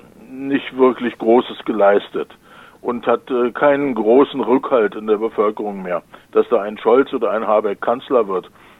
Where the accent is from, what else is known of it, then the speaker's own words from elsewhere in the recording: western Germany, Germany; Ich bin auch Wessi, so wie